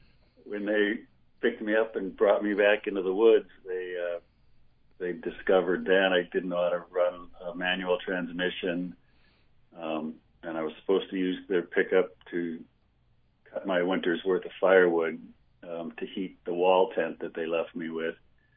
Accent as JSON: {"language": "English", "town": "Milwaukee", "region": "Wisconsin", "country": "United States", "tie": "born or raised there", "said": "I grew up in Milwaukee, Wisconsin, and when we got to the Tetons, I just took a look at those mountains and thought, wow, that's incredible."}